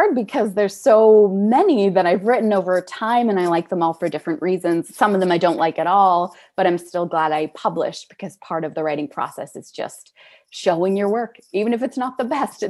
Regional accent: Canada; I'm a Canadian.

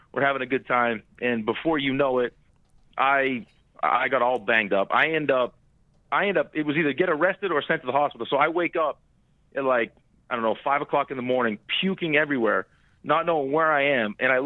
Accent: Winthrop, Massachusetts, United States; Well, I mean, growing up in Winthrop, I would always go to the Beanpot.

